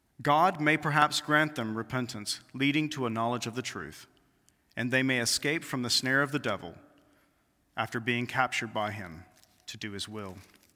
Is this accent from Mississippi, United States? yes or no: yes; Mississippi, United States; I grew up in Mississippi, and my grandfather was building a football field around the late 60s, early 70s